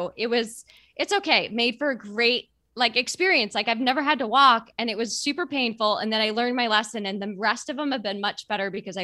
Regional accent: Boston, Massachusetts, United States; I grew up in Boston and I've run it. It was my fifth time running it.

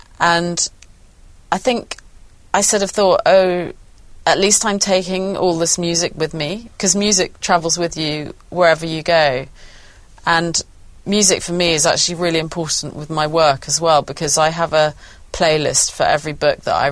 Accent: East of England, United Kingdom; from all these punk bands that I'd seen growing up in Norfolk

